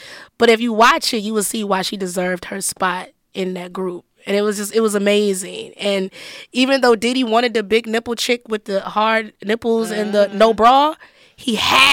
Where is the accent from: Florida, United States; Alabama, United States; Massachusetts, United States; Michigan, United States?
Michigan, United States; Detroit; That's how I remember her, because I'm from Detroit, and I was still in the D.